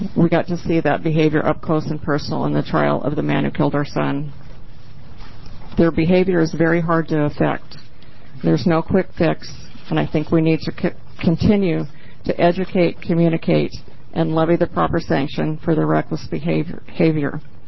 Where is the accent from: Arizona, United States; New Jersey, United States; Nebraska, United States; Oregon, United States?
Oregon, United States; I'm from Lane County.